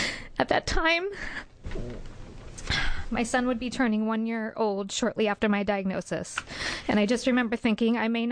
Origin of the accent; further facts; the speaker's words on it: Oregon, United States; Growing up in Oregon in the 80s, my parents had us out in the sun all the time